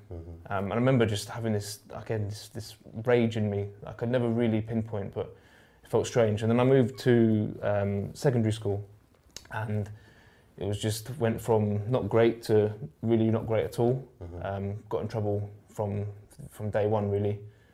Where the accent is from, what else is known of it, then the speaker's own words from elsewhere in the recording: St Albans, East of England, United Kingdom; I'm from St Albans in Hertfordshire, which is just north of London. I'm from a nice middle-class background.